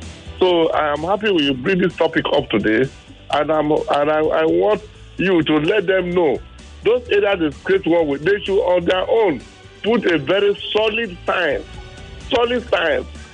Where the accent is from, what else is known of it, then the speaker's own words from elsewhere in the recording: Ikorodu, Lagos, Nigeria; from Ikorodu.